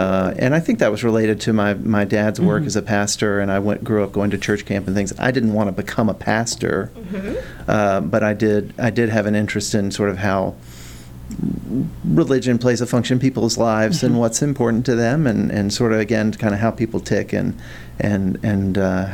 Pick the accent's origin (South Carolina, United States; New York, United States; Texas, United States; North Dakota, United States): South Carolina, United States; Newberry; Well, I grew up in South Carolina. My dad was a Lutheran pastor, and so I lived in several towns around South Carolina growing up. The place I lived the longest is called Newberry, which is a little town in the Piedmont.